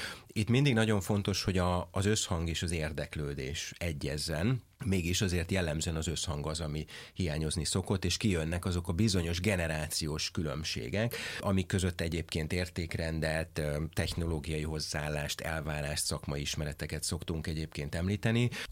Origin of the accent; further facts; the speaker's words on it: Hungary; alapvetően mi magyarként egy vállalkozó nemzet vagyunk